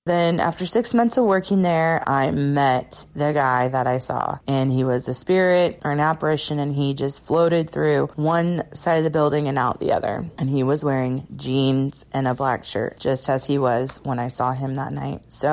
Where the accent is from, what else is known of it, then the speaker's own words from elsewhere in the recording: Bakersfield, California, United States; I am from Bakersfield, California